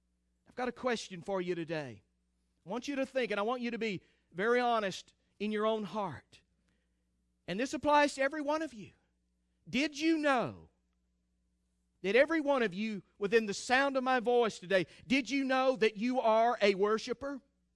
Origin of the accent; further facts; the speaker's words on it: Texas, United States; I am a Texan. And if you were to cut me open, I would bleed Texas.